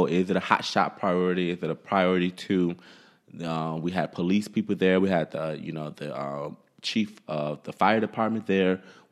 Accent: Detroit, Michigan, United States; But when I think about growing up in Detroit, right, you know, mm-hmm. and that's one of our segments, growing up in Detroit, as you both know, Edmondson and I are both from Detroit.

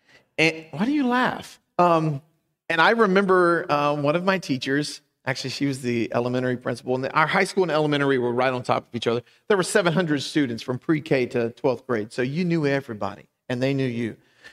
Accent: Southern US, United States; I grew up in the South, the deep, hot South.

